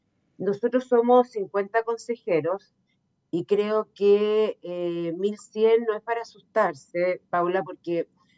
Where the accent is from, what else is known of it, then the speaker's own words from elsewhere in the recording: Aysén, Chile; y yo que soy de Aysén, territorio estratégico